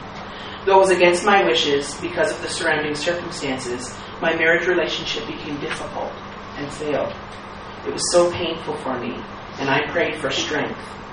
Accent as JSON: {"language": "English", "region": "Gifu", "country": "Japan", "tie": "born or raised there", "said": "I grew up in Gifu Prefecture. In my childhood, Japan and China were at war"}